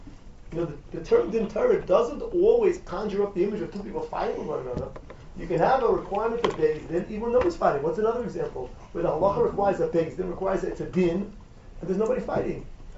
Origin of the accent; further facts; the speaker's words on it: United States; we think, because we grew up in America, so we're convinced by balance of power, checks and balances